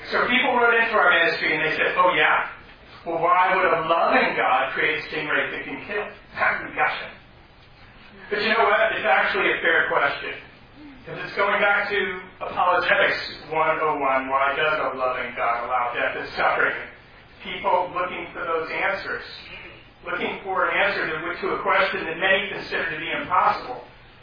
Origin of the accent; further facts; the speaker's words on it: East Coast, United States; also born or lived in California; I'm actually not a native of California, I'm actually from the East Coast. But in order to prove to you that when I moved to California, I lived there for 29 years